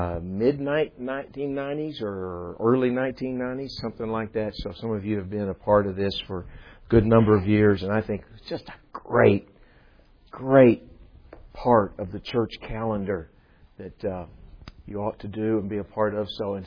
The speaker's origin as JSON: {"language": "English", "town": "Dallas", "region": "Texas", "country": "United States", "tie": "born or raised there", "also_born_or_lived": "Tampa / Flagstaff / Kansas City / Indianapolis", "said": "I grew up in Dallas, and I have lived in various parts of the country."}